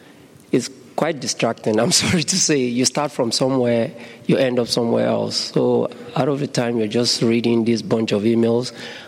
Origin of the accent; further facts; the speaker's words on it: Nigeria; I'm a fellow from Nigeria.